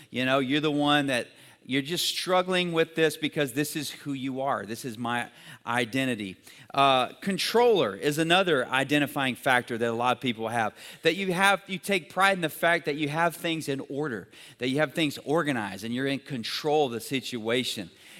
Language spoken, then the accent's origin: English; United States; At the core of who I am, I'm American, all right?